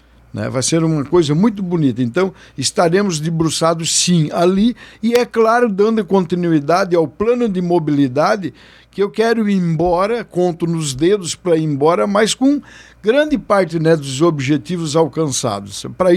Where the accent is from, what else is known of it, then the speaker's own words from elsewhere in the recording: Santa Catarina, Brazil; é a rua onde eu nasci, onde a gente mora